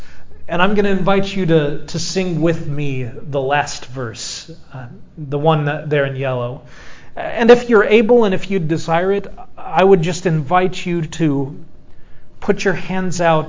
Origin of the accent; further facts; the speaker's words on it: Edmond, Oklahoma, United States; It was a red book, red hymnal. That's what I grew up with in Edmond.